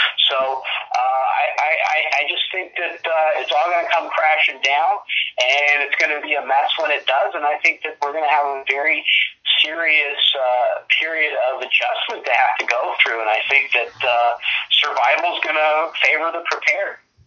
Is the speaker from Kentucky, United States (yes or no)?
yes; Kentucky, United States; now in South Florida, United States; I'm originally from you guys' neck of the woods. I'm from Kentucky originally.